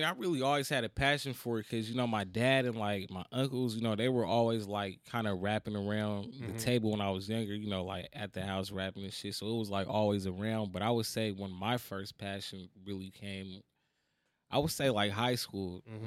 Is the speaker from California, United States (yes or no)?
yes; Oakland, California, United States; Man, just growing up in Oakland.